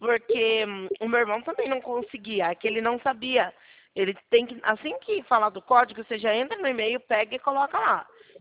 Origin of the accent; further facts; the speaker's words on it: Sorocaba, São Paulo, Brazil; Eu sou de Sorocaba.